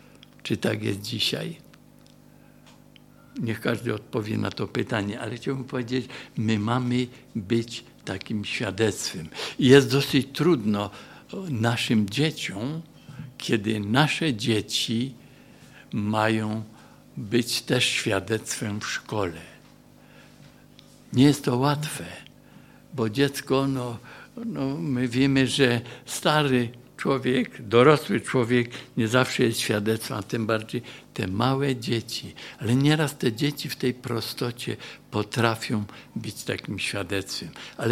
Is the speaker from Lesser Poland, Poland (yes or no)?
no; Cieszyn, Silesian Voivodeship, Poland; ja jestem akurat z Cieszyna, to miasto podzielone jest przez granicę